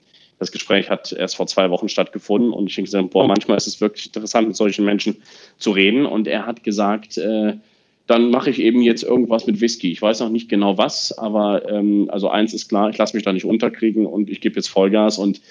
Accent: Rhineland, Germany; in meiner alten Heimatstadt, also im Rheinland

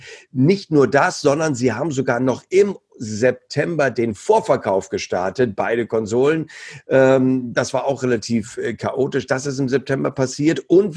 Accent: Hamburg, Germany; so als Hamburger

